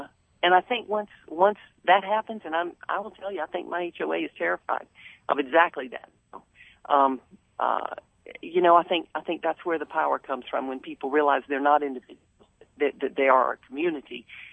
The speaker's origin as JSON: {"language": "English", "region": "Massachusetts", "country": "United States", "said": "I came from Massachusetts. We didn't have HOAs up there."}